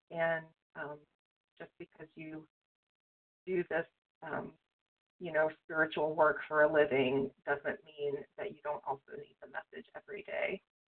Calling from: West Virginia, United States; I'm calling from the Eastern Panhandle of West Virginia

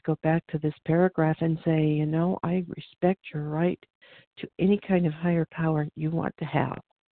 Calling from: Oregon, United States; Okay, I am calling from Oregon.

